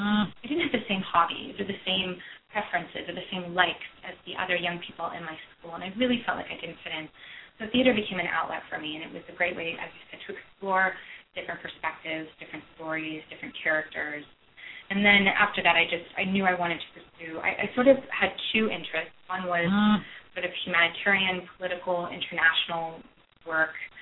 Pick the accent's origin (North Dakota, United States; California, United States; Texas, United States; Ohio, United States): Ohio, United States; moved away as an adult; now in New York City, United States; No, I grew up in Ohio, and I always dreamed of going to the big city. I knew from the time I was a small child I did not want to stay in Ohio